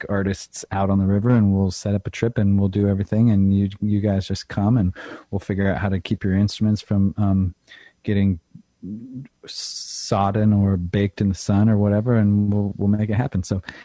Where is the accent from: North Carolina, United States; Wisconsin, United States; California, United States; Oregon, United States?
Oregon, United States; I mean, I grew up in Eastern Oregon, which has some gorgeous little mountain ranges